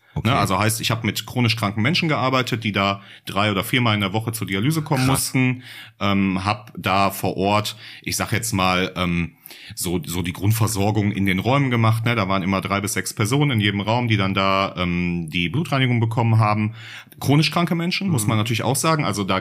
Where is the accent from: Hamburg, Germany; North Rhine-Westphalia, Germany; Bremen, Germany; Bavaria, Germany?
North Rhine-Westphalia, Germany; Oberhausen; born there; Ich bin in Oberhausen geboren. Das hat damit zu tun, dass meine Mutter Krankenschwester in Oberhausen war.